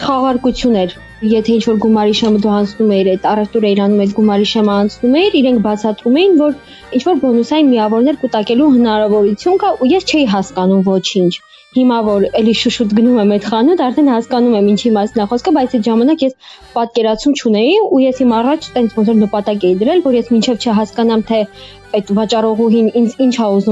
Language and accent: Armenian; Shaghat, Syunik, Armenia; born there; Ես ծնվել եմ Սիսիանի գյուղ Շաղատում